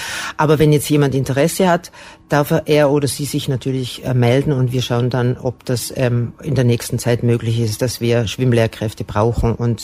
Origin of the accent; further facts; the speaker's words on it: Austria; now in Germany; Ich ja auch, ich bin Österreicherin, aber mich versteht man einfach trotzdem hier.